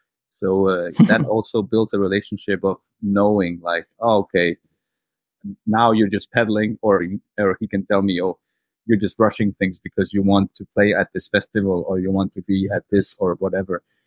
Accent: Serbia; And I will say I am from Serbia. I have gypsy mother and father, and I can throw a curse at you.

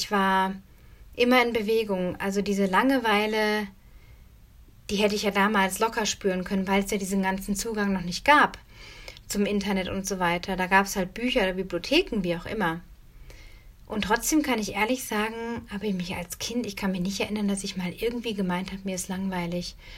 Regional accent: North Rhine-Westphalia, Germany; ich bin auf dem Dorf aufgewachsen, in Nordrhein-Westfalen, habe auf dem Land gelebt.

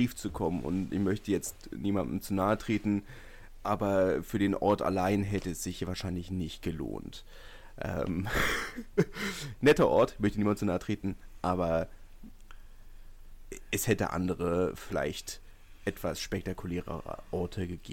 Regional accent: Berlin, Germany; als Berliner führt man ja mit Berlinern mit.

